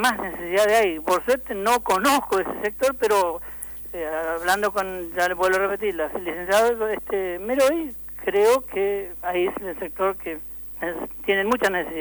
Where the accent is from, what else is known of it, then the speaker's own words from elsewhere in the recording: Entre Ríos, Argentina; no soy de acá de Paraná, yo era del interior